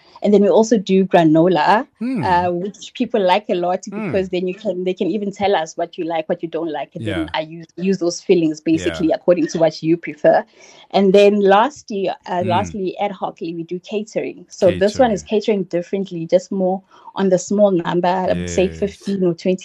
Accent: Mbalenhle, Mpumalanga, South Africa; also born or lived in North West; I grew up in Mbalenhle, township in Sekhunda, Mpumalanga.

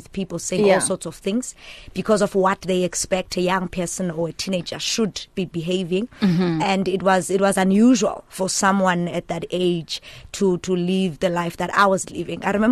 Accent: Mount Frere, Eastern Cape, South Africa; now in Johannesburg, South Africa; after we moved from Ekhaya Mount Frere, we went to stay in Cape Town for some time. So that's where I did my high school and then I did my tertiary there. Then when I started working, I moved to Joburg.

